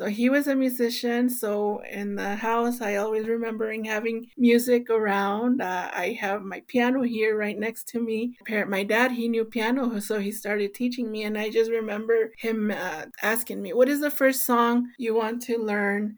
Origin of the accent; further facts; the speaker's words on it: Tucson, Arizona, United States; also born or lived in Mexico; I'm a lifelong Tucsonan. I lived here my whole life, even though I was born in Mexico. My parents brought me here when I was a baby, so I consider myself a Tucsonan, a Mexican-American, and I've lived here, worked, studied here in Tucson, Arizona my whole life.